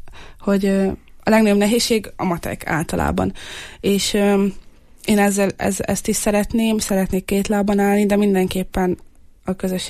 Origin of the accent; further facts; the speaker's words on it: Tiszabura, Jász-Nagykun-Szolnok, Hungary; én az Alföldről jövök, egy Tiszabura, Abátszalók.